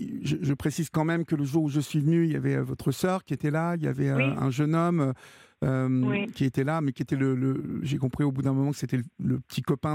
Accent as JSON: {"language": "French", "town": "Évreux", "region": "Normandy", "country": "France", "said": "Vous savez que je suis originaire d'Évreux, pour celles et ceux qui me connaissent."}